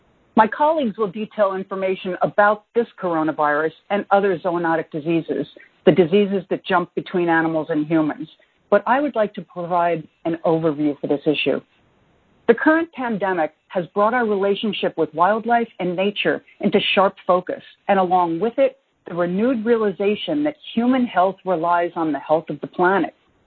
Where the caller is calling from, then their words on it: New York, United States; I'm calling in from the New York metropolitan area, which is the nation's COVID-19 epicenter.